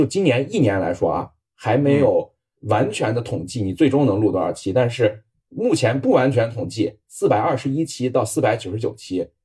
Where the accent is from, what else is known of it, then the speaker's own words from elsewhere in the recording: Northwest China, China; 我作为一个从西北地区来的人啊，虽然逛沙漠去也是我老乡录的。